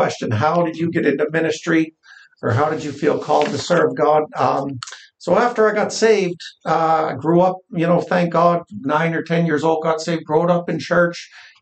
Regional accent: Baltimore, Maryland, United States; You know, I was raised in Baltimore, Maryland, 25 years underneath Pastor Ernie and Joan.

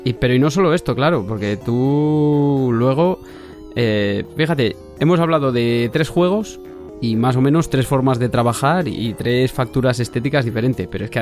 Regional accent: Castile and León, Spain; yo soy castellano leonés de siempre, vaya.

